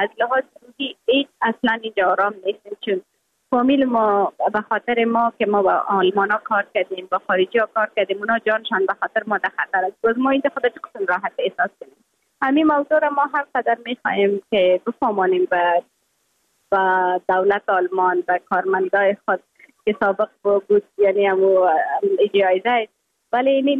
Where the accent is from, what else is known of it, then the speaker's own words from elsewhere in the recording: Afghanistan; moved away; من از افغانستانم رای خود وعده کرده بودم، برآمده بودم